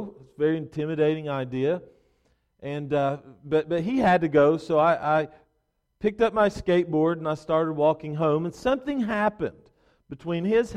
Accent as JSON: {"language": "English", "region": "Kentucky", "country": "United States", "said": "and I'm from Kentucky, in eastern Kentucky."}